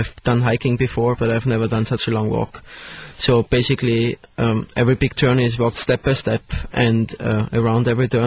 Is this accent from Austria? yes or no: yes; Austria; Well, I'm from Austria.